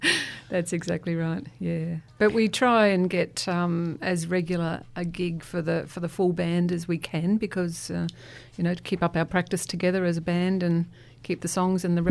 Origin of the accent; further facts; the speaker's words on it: Sydney, New South Wales, Australia; moved away as an adult; also born or lived in Walker; now in Barossa, Australia; I was born in New South Wales in a little tiny town called Walker, up in the northern tablelands of near Tamworth.